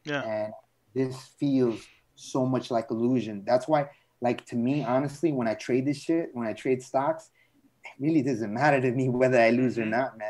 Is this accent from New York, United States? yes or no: yes; Brooklyn, New York, United States; born there; I was born in Brooklyn